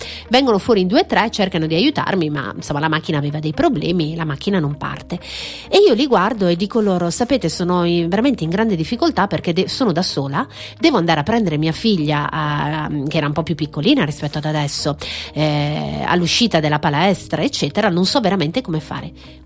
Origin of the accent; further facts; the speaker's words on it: Brissogne, Aosta Valley, Italy; nel mio paese Brissogno, un piccolo paesino, lo racconto per chi è di fuori valle ovviamente, che sta alle porte di Aosta, poche anime abitano a Brissogno